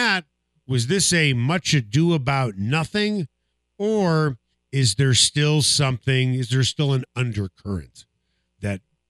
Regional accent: Midwest, United States; And I grew up in the Midwest and I went to a Big Ten school.

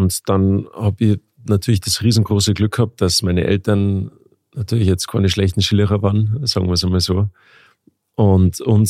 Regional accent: Garmisch-Partenkirchen, Bavaria, Germany; bei uns in Garmisch, Partenkirchen.

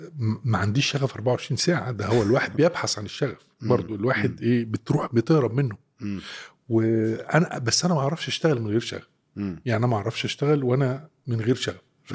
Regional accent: Maadi, Cairo Governorate, Egypt; also born or lived in Alexandria; انا اتولدت في اسكندريه، قعدت شهر في اسكندريه، واتنقلنا من اسكندريه للمعادي.

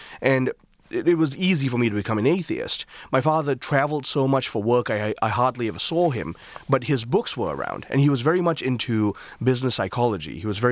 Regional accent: Kuala Lumpur, Malaysia; growing up in Kuala Lumpur is like growing up in New York. And it's a developed area of the world. And very urban, very fast-paced.

